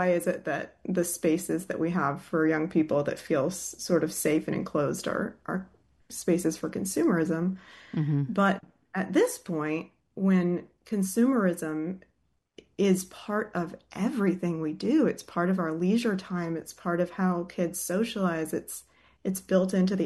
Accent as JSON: {"language": "English", "town": "Athens", "region": "Georgia", "country": "United States", "tie": "born or raised there", "said": "being dropped off, you know, at the Georgia Square Mall outside of my hometown in Athens, Georgia."}